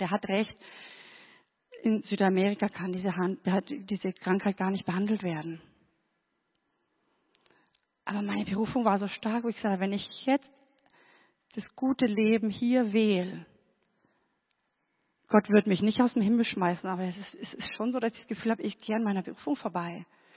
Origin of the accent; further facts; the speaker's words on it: Bavaria, Germany; ich bin an der Grenze aufgewachsen. Oben waren wir abgeschnitten von Sachsen, rechts abgeschnitten von der Tschechoslowakei.